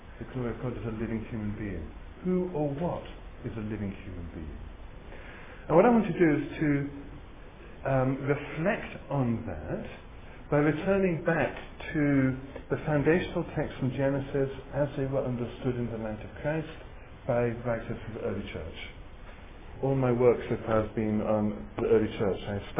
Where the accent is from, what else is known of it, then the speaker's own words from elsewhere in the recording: England, United Kingdom; moved away; You can gather, I'm from England. I've been in this country for 18 years now.